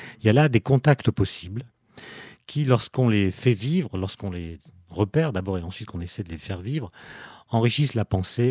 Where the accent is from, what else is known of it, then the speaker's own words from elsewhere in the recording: France; On ne soupçonne pas, quand on est français, parce que nous avons été en France habitués à un certain nombre d'auteurs